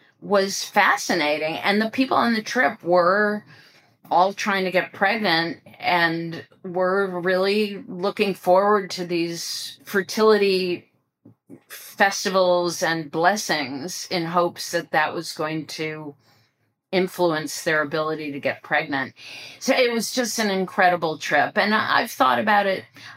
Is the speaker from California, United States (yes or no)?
no; Ohio, United States; also born or lived in West Coast; now in New York, United States; For a very long time, I lived on the West Coast, and my parents, I grew up in Ohio, which is on the Eastern time zone.